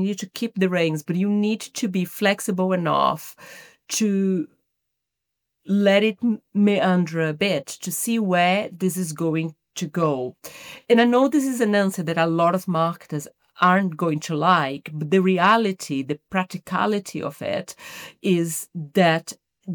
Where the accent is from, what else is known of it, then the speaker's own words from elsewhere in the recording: Brazil; English is a second language; now in United Kingdom; As you can pick up from the accent, I'm not a native English speaker. I'm originally from Brazil.